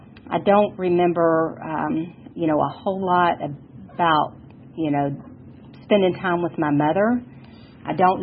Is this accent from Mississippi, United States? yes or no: no; Hapeville, Georgia, United States; But I grew up in Hapeville, right outside of the airport, that area.